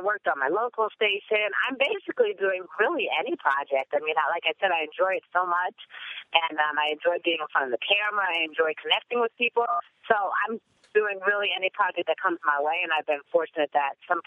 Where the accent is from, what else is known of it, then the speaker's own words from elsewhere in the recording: New Jersey, United States; now in Los Angeles, United States; Oh, no, I'm not from L.A. The movie was based in New Jersey. I'm from New Jersey, actually.